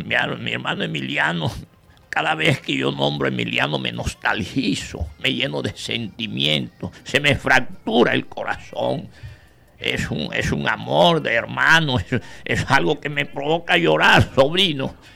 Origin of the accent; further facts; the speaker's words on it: Santa Marta, Magdalena, Colombia; a veces tú sabes que yo soy de Santa Marta y allá nos gusta el humo